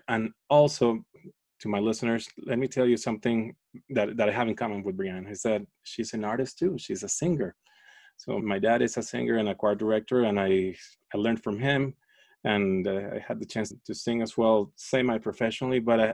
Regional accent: Caracas, Capital District, Venezuela; I grew up in Venezuela, in Caracas. And in Caracas, you had the slums right next to the very ritzy areas.

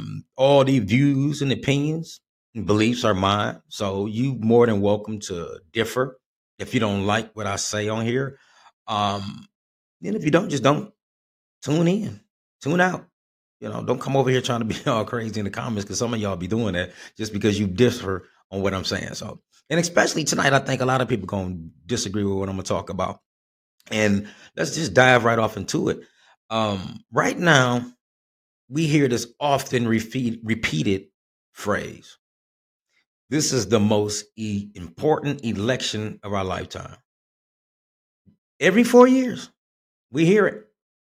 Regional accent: Flint, Michigan, United States; now in Atlanta, United States; I'm from Flint, Michigan. I live here in Atlanta, Georgia.

